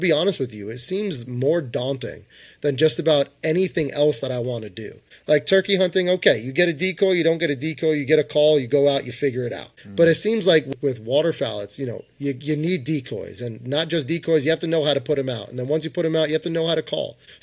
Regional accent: New Jersey, United States; also born or lived in New Hampshire; now in Pennsylvania, United States; We're not from here. We're actually from northern Jersey. I've kind of been everywhere. We're from Jersey. I went to school in Pennsylvania. I lived in New Hampshire for a couple of years

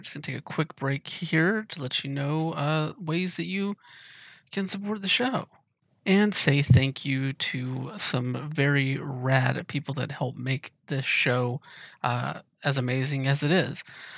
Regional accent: the South, United States; Why did I say firecracker? You can tell I'm from the South.

